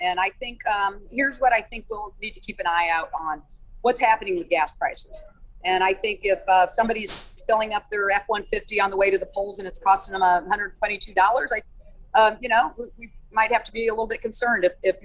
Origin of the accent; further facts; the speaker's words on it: Illinois, United States; it's not just because I'm from Illinois where ag is the economic driver of our state.